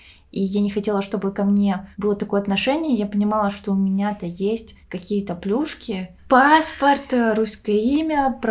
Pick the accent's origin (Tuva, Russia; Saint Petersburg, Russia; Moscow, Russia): Tuva, Russia; я из Тувы, и как бы, что там точно есть тувинские крови